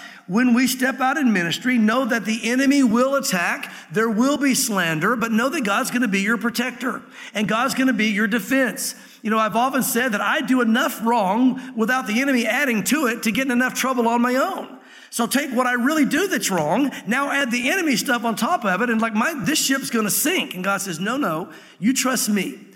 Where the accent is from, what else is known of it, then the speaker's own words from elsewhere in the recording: Tennessee, United States; also born or lived in Santa Fe, United States; I was raised in Tennessee and again, but went to Santa Fe and was out there out west for a few years.